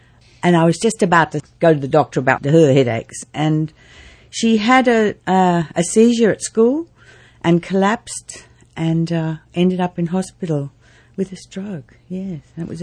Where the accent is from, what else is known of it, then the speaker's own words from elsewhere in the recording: Sydney, New South Wales, Australia; now in Newcastle, Australia; My background is that I came from Sydney originally, and I'm now living in Newcastle for more than half my life.